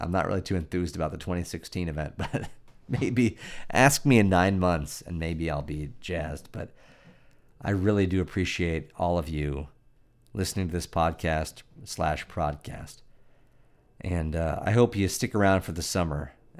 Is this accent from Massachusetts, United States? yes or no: no; Cleveland, Ohio, United States; For those of you that are curious, my brother Jeff just moved from Cleveland to Columbus. I'm from Cleveland.